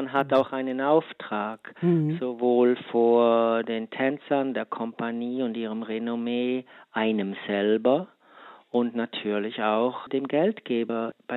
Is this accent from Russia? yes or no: no; Switzerland; ich komme aus der Schweiz